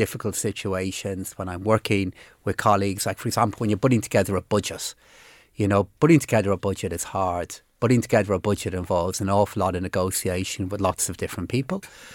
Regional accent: Blanchardstown, Leinster, Ireland; I grew up in Blanchardstown and live in Phibsborough now, which I have now for many, many years. Went to my primary school in Blanchardstown and then went to a brilliant secondary school called St. Declan's there in the Neffin Road in Cabra.

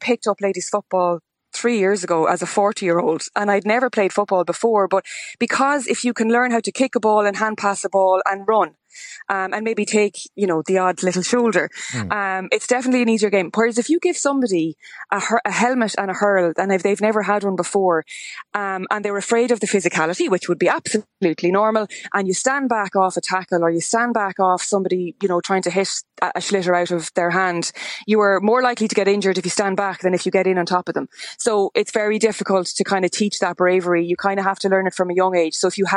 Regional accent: Kilkenny, County Kilkenny, Ireland; when I was growing up in Kilkenny, there was no ladies football

